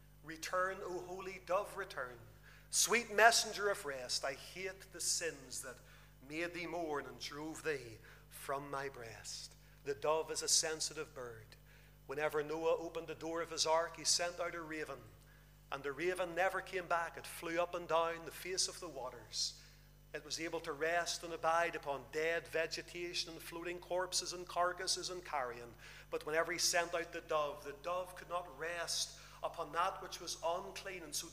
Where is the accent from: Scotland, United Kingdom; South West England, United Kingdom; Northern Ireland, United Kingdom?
Northern Ireland, United Kingdom; he had heard that I was from Northern Ireland as well.